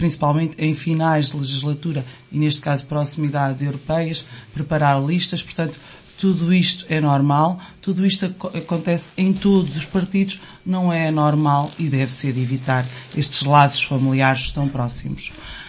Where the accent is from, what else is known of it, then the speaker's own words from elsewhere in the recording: Aveiro, Portugal; enquanto aveirense, temos que ficar todos felizes